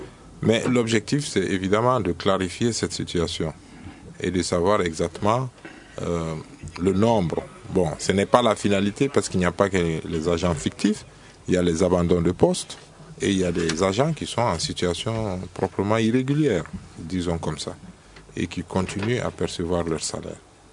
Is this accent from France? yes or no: no; Mali; Comme on le dit chez nous au Mali, c'est le papier qui est tout.